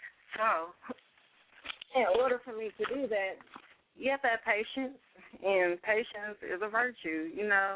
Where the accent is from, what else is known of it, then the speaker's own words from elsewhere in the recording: Kansas City, Missouri, United States; I'm from Kansas City, Missouri.